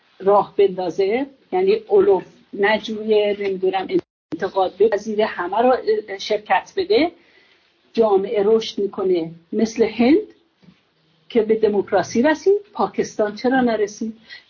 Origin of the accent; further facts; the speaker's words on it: Iran; مفتخر هستم که به عنوان یک ایرانی در آخرین جنبش مردم ایران دیدم